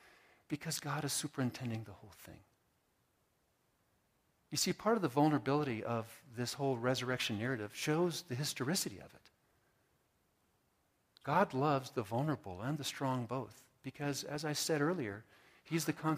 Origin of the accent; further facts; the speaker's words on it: California, United States; And I'm from California on the coast.